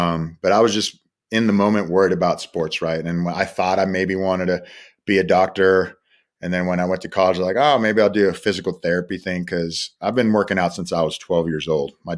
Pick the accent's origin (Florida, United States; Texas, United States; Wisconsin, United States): Texas, United States; Dallas-Fort Worth; moved away as an adult; because I grew up in Dallas-Fort Worth area. I went to Grapevine High School. I just wanted to get out of Texas. You know, born and raised in Texas